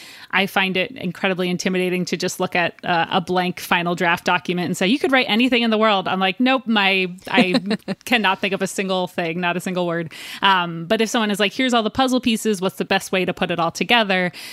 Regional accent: New Jersey, United States; We're both from New Jersey, both come from religious families.

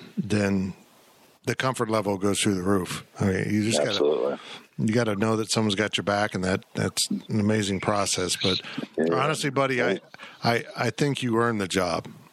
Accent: Kansas, United States; We growing up in Kansas, you played sports.

